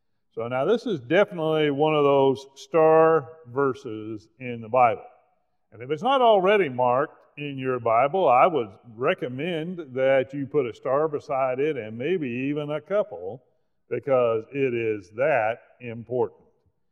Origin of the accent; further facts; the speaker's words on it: United States; I'm an old-fashioned, red-blooded, flag-waving American. And I thank God that I am an American.